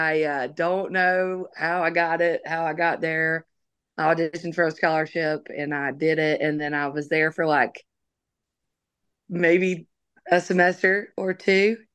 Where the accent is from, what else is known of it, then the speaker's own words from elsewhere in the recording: Alabama, United States; because I'm from Alabama. It's undeniably country in a way because that's who I am and what I grew up listening to and what I was around.